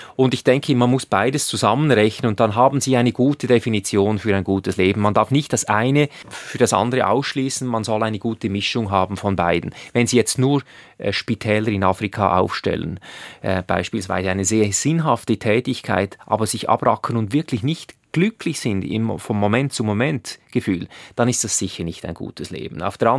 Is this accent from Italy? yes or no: no; Switzerland; Ich sage das vielleicht als Schweizer, weil wir sind alle überversichert in der Schweiz.